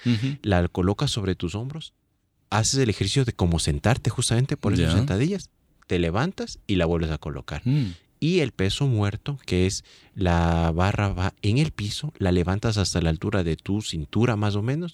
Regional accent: Quito, Pichincha, Ecuador; Oriundo de Quito. Mi cédula al menos dice eso.

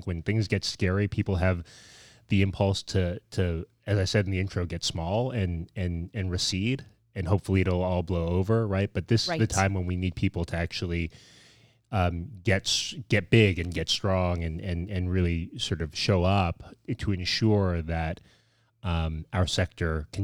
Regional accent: San Francisco, California, United States; I grew up in San Francisco in the 80s

